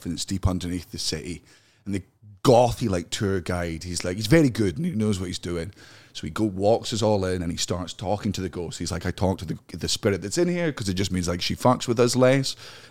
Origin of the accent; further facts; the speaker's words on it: Scotland, United Kingdom; No, I grew up in Fife.